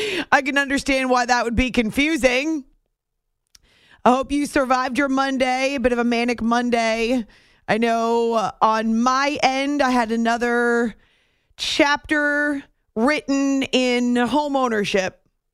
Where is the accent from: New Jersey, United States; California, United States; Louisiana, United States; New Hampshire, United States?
New Hampshire, United States; which I grew up in New Hampshire. We have tons of evergreen trees, but we also had woods.